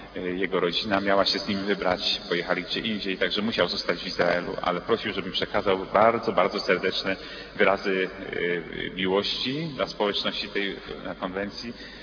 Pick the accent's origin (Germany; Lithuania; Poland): Germany; pochodzę z Niemiec, znaczy nie pochodzę z Polski, ale mieszkam w Niemczech.